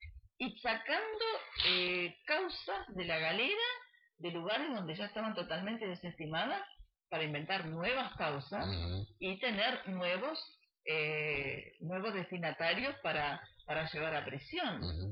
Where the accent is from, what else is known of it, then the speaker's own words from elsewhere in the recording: Argentina; quiero saber, como ciudadana argentina, qué es lo que ocurrió